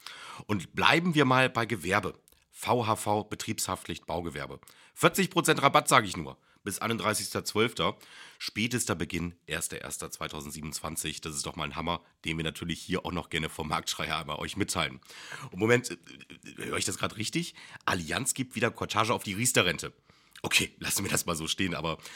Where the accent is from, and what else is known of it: Bremen, Germany